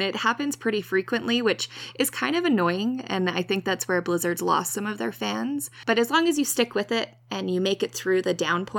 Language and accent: English; Canada; I'm from Canada, not the States.